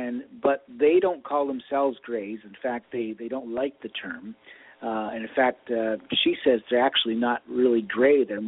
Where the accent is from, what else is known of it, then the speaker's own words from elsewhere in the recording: Canada; When I was growing up in Canada, they were Cole's Notes.